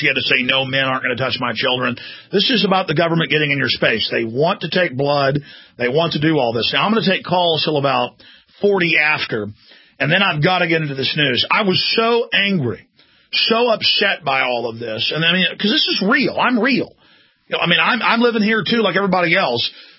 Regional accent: Dallas, Texas, United States; I grew up in Dallas, Texas, where people beat the daylights out of each other on a daily basis.

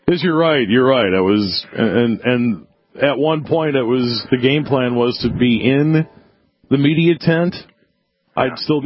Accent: Minnesota, United States; I did some of that in the Boundary Waters when I was growing up in the Minnesota Arrowhead.

